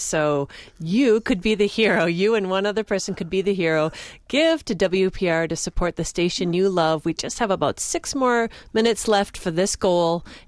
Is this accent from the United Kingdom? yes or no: no; Canada; now in Wisconsin, United States; No, I'm from Canada, so I guess I'm a non-native plant.